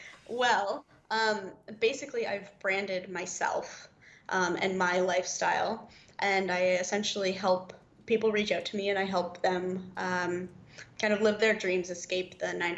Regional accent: Toronto, Ontario, Canada; Well, I grew up in Toronto.

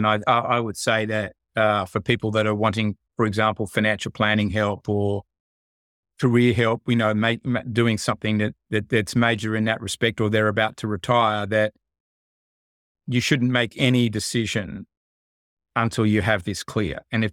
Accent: Australia; now in United States; I'm Australian. Next middle part, you know, I'm now living in America

